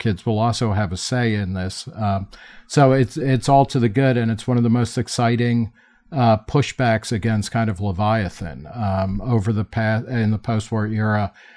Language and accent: English; Middletown, New Jersey, United States; I grew up in Middletown, New Jersey, where at the time the teachers had the highest average pay in all of New Jersey